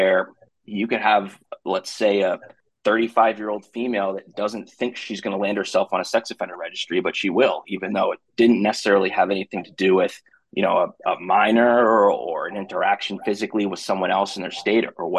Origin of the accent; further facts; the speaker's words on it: Massachusetts, United States; I'm from Massachusetts, and I'm going to email you outside of this.